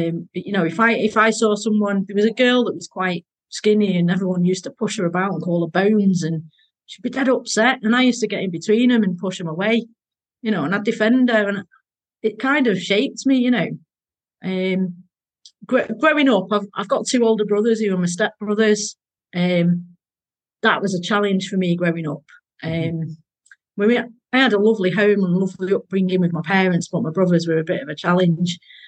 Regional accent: Bolton, North West England, United Kingdom; So I was born in Bolton. It was Townleys back then. My parents lived in Little Lever. We left there when I was three, I think.

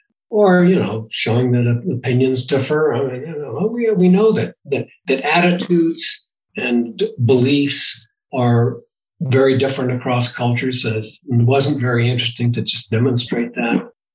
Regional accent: El Paso, Texas, United States; Because I grew up in El Paso, Texas, where middle-class people shot each other.

